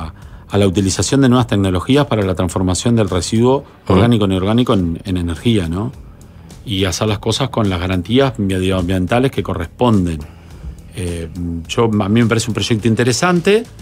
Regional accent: Costa Azul, Canelones, Uruguay; yo tengo familia política en Atlántida, me crié en Costa Azul, un lugar hermoso, me encanta.

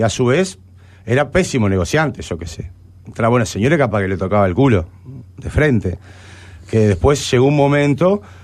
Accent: Montevideo, Uruguay; Yo en realidad nací en Lezica, pero bueno, vine como el año y medio para Millán y para la zona, Millán y Rafo. Es más Prado que Sayago, pero nosotros somos sayaguenses de corazón, el barrio es Sayago.

